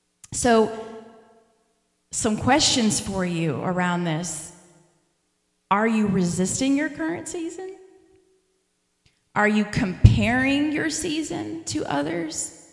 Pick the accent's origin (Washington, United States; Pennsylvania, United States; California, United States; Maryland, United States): Pennsylvania, United States; Pittsburgh; you know, I've grew up with all four seasons, right? I'm from Pittsburgh. We have all four.